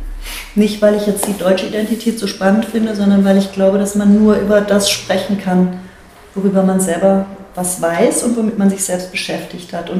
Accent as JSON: {"language": "German", "country": "Germany", "said": "Und dann fragen die dich, wo kommst du her? Und dann sage ich, ah, Deutschland, Boris Becker, Steffi Graf, das ist natürlich nicht von gestern, kennt keiner mehr, Adolf Hitler, Mercedes-Benz und deutsches Bier."}